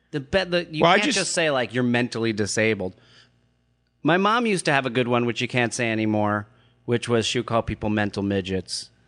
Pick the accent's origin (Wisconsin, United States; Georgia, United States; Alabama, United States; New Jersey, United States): New Jersey, United States; I think it's because of the fact that I grew up in Jersey